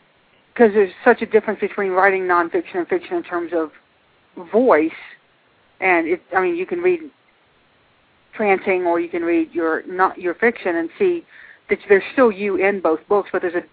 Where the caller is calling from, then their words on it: Denver, Colorado, United States; calling from Denver.